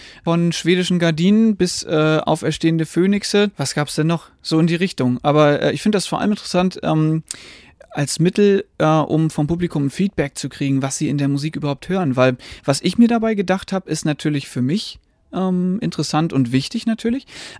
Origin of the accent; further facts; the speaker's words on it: Northern Germany, Germany; wir als Norddeutsche finden das hier ja total schön mit den ganzen Hängen, ne, mit den Bergen